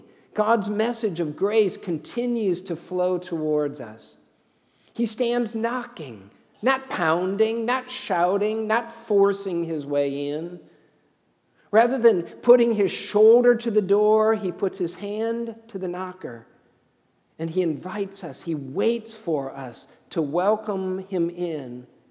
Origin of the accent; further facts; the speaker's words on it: United States; or by birthright, by my family line, or because I'm an American.